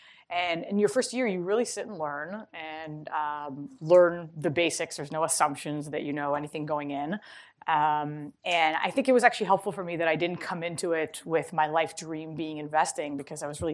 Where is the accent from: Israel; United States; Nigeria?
Israel; I grew up in Israel and went to Princeton